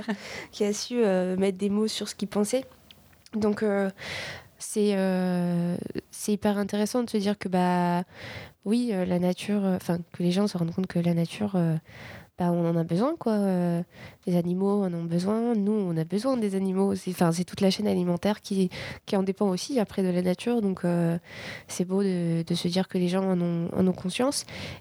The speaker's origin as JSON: {"language": "French", "town": "Paris", "region": "Île-de-France", "country": "France", "tie": "born or raised there", "said": "étant donné que j'ai grandi à Paris, c'est vrai qu'on voit beaucoup, beaucoup, beaucoup de bitume, quoi."}